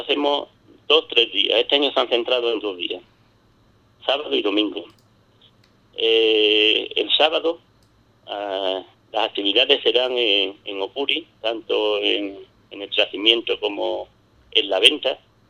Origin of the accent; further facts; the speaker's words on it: Ubrique, Andalusia, Spain; somos de Ubrique